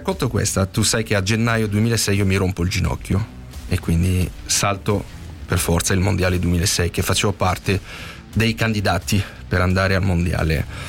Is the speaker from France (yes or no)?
yes; France; Italian is a second language; non ho mai rinnegato le mie origini, perché sono francese, fiero di esserlo, però calcisticamente, obiettivamente, sono più italiano che francese